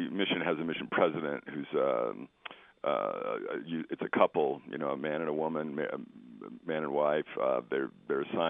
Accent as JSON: {"language": "English", "country": "United States", "said": "You know, we're from America. We're trying to learn your language."}